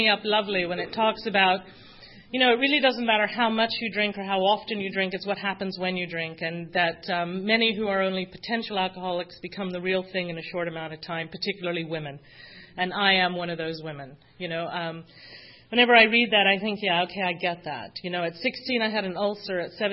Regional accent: London, United Kingdom; So I was born in London. I grew up in a pub. I really did. My grandparents owned the pub, and I'm an only child and an only grandchild.

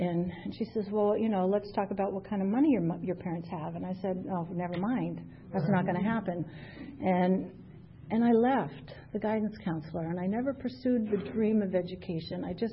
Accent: Long Island, New York, United States; also born or lived in Canada; Actually, I was born in Canada, raised in Long Island, New York, and I was in this house for 18 years. And my parents sold the house, and they moved to Florida.

